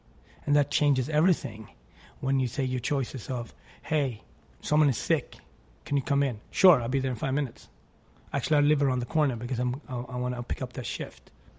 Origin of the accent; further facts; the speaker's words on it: Sweden; That was normal to me, that my parents were white and my sisters and I, we were black or mixed